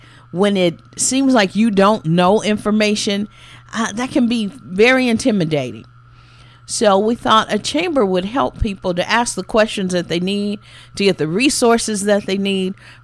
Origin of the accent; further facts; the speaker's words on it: Indianapolis, Indiana, United States; I grew up in Indianapolis, right around the corner from O'Malley's on Emerson. I grew up around 38th and Arlington, so we visited O'Malley's quite frequently.